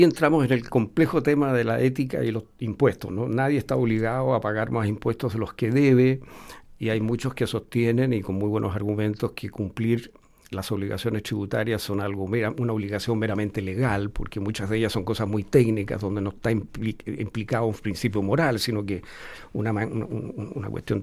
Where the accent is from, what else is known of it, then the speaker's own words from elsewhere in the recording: Chile; como chileno